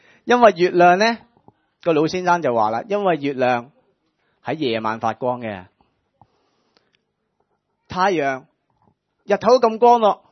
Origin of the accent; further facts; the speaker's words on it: China; 我哋中国人成日讲，我觉得呢句说话係非常正，就係饮水思源。